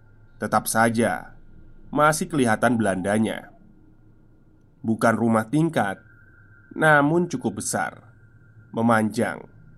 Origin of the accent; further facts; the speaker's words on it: Jakarta, Indonesia; Aku yang lahir dan besar di Jakarta